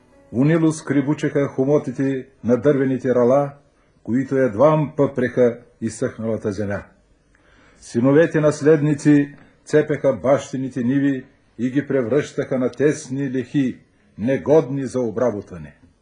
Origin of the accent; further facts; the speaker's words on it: Strazhitsa, Veliko Tarnovo Province, Bulgaria; Родното ми село Стражица се намира на 40 км от средновековната столица на България, Велико Търново. Израстох покрай бреговете на една малка, но стремителна и шумлива река